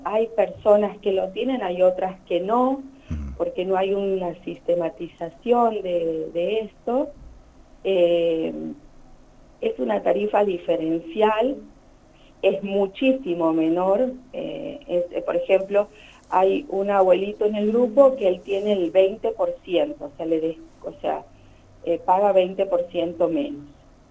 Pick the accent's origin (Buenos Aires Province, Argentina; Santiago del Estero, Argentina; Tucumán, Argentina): Santiago del Estero, Argentina; La mayoría somos de Capital y Banda.